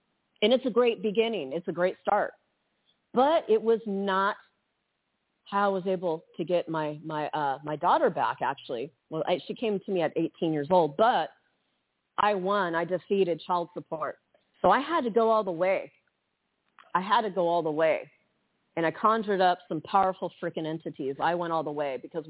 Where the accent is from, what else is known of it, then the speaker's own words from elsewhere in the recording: United States; born there; I was born in the United States, mother effer.